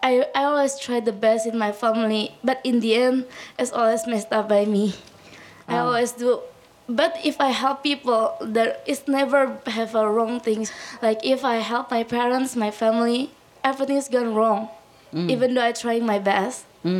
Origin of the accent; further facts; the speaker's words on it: Indonesia; I'm from Indonesia, and it's a bit personal problem.